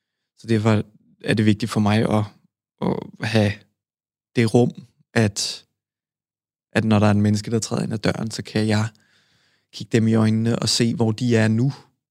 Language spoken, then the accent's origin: Danish; Ramløse, Capital Region of Denmark, Denmark; jeg er vokset op i Nordsjælland, i en lille by, en landsby, der hedder Ramløse.